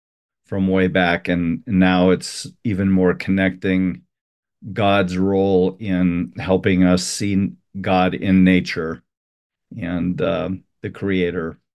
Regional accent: Wisconsin, United States; I grew up in Wisconsin, and we can get to all that type of stuff. But I live out here in Northwest Georgia on Spirit Tree Farms

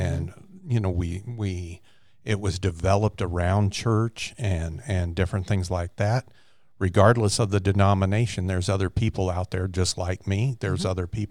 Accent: California, United States; moved away; I was raised in California. I was born in California, and I moved to the Midwest, 1975, something like that. But in California, I was raised in a Catholic home, and we were good Catholics.

